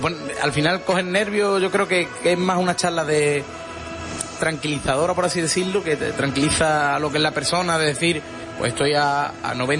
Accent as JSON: {"language": "Spanish", "town": "Huelva", "region": "Andalusia", "country": "Spain", "said": "porque al final somos de Huelva, como decimos aquí, somos de esta tierra tan bonita como es Huelva"}